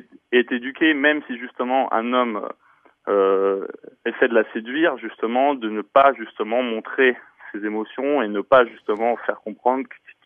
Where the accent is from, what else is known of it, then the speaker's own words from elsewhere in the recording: Naples, Campania, Italy; born there; Je suis né en fait à Naples d'un papa napolitain, d'une maman française, donc ce qui fait que je suis bilingue de naissance et biculturel.